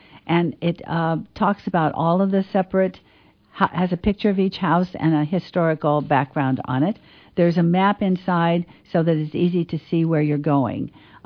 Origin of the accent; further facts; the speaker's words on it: Camp Point, Illinois, United States; now in St. Louis, United States; I grew up in the Camp Point Clayton area.